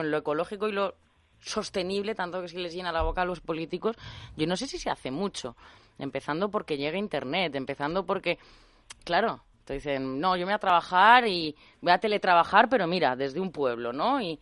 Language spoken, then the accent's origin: Spanish; Segovia, Castile and León, Spain; Yo que encima vengo de Castilla y León, de Segovia